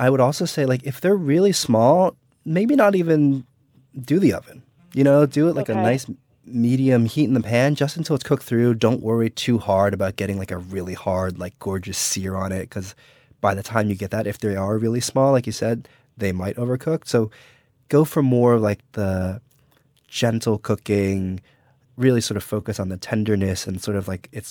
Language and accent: English; New Jersey, United States; born or raised there